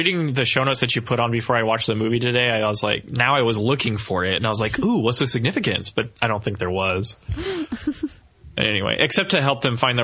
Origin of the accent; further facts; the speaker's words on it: Texas, United States; But, like, it's not like as a Texan I was like, woo, yeah, throw that bottle in the road, yeah.